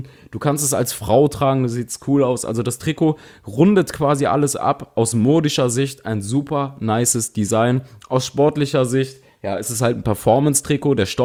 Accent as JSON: {"language": "German", "town": "Cologne", "region": "North Rhine-Westphalia", "country": "Germany", "said": "Ich bin Kölner, ich weiß, was Enthusiasmus im eigenen Fußballverein bedeutet"}